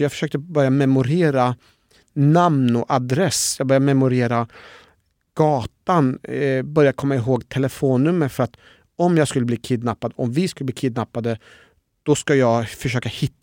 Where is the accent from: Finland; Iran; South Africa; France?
Iran; now in Sweden; Så jag var inte udda fågel utifrån att jag var en iranier